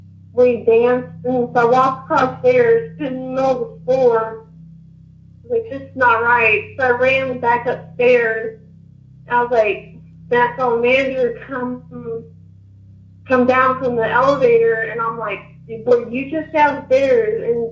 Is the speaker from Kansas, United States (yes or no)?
yes; Kansas, United States; now in Illinois, United States; I'm calling from Illinois, but I was originally from Kansas.